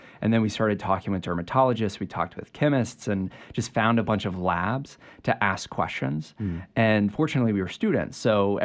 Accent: Georgia, United States; now in Chapel Hill, United States; I'm from Georgia, and the first time I came and visited UNC, I just felt this energy and this excitement and this joy.

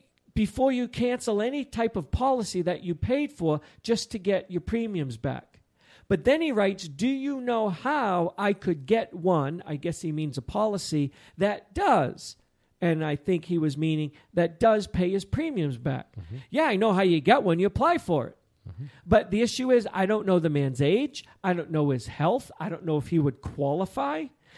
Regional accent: East Coast, United States; I didn't know. I'm from the East Coast.

